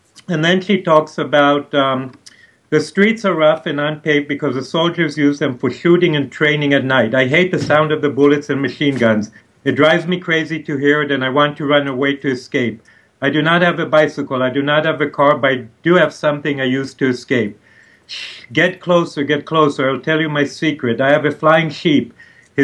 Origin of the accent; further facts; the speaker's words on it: Israel; the fact that I'm from Israel originally prevented